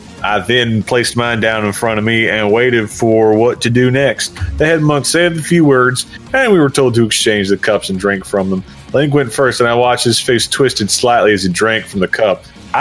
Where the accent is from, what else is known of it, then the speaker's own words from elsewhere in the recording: Texas, United States; born there; I may have Welsh heritage, but I was born in Texas, so America.